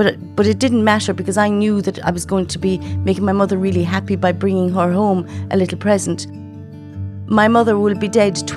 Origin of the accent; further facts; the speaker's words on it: Ballyseedy, Munster, Ireland; I am originally from Ballyseedy, currently living just outside Tralee in Ballard.